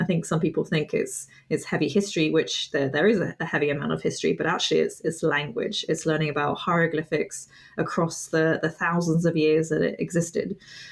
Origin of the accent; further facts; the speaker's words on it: England, United Kingdom; also born or lived in France; growing up in England. And I just always really liked, if I take a step back, I used to live in France when I was little for about 6 years. So I could already speak French. And then when we moved back to England